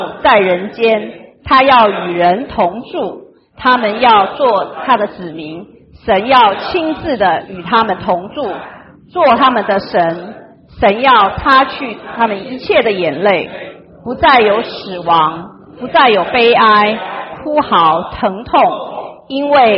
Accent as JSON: {"language": "Chinese", "country": "China", "said": "这是我们中国人的大同世界"}